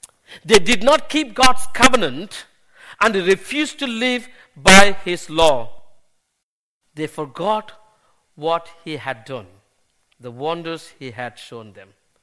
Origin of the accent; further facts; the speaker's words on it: India; when I was growing up in India. You know, I wasn't a rich family when I was a young boy.